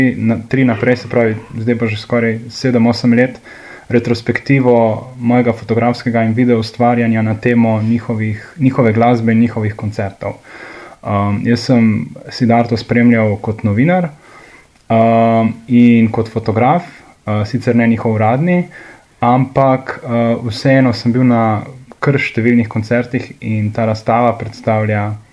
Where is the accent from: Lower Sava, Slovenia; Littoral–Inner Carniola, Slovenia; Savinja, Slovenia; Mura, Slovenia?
Littoral–Inner Carniola, Slovenia; Ilirska Bistrica; in tako je, da smo vsi iz Bistrce.